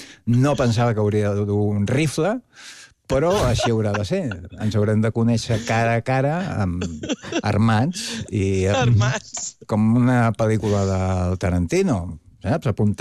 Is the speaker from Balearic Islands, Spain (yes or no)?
yes; Palma, Balearic Islands, Spain; Jo també us dic que sóc de Palma, sóc palmesà, orgullós, i no conec gaire.